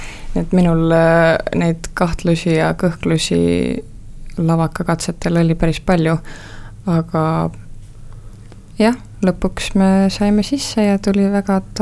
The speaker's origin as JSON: {"language": "Estonian", "town": "Põltsamaa", "region": "Jõgeva County", "country": "Estonia", "said": "Ma olen Põltsamalt pärit ja Põltsamal tehti väga palju kooliteatrit"}